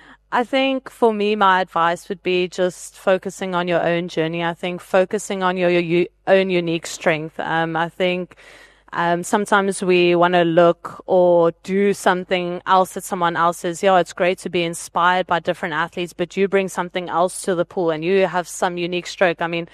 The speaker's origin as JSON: {"language": "English", "country": "South Africa", "said": "but as a South African, I have more individual medals than the most decorated Australian Olympian."}